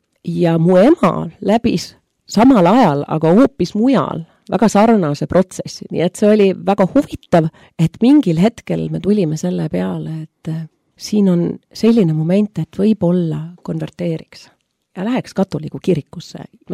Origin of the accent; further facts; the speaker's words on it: southern Germany, Germany; ma kasvasin lõuna Saksamaal, kus enamus kirikuid ongi katoliku kirikud ikkagi.